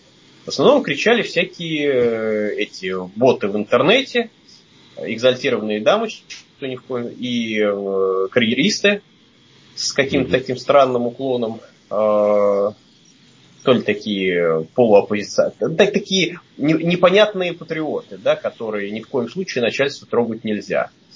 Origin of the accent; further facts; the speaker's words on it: Moscow, Russia; который вечно нас критикует за то, что мы москвичи